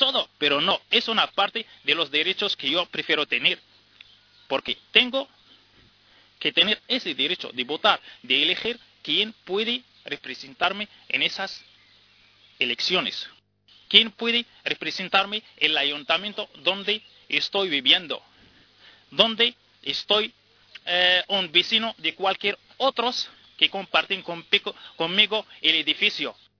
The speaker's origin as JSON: {"language": "Spanish", "country": "Morocco", "moved": "yes", "lives_now": "Spain", "said": "Yo soy inmigrante marroquí. Llevo 8 años aquí en España."}